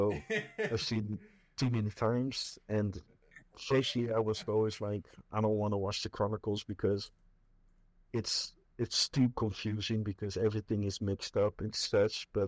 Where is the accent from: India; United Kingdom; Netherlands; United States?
Netherlands; English is a second language; from the Netherlands, so don't mind my accent.